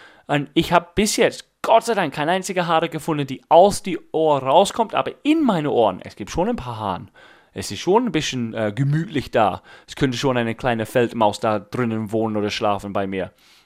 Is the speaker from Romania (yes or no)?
no; England, United Kingdom; German is a second language; Aber ich bin Engländer, das ist mir normal.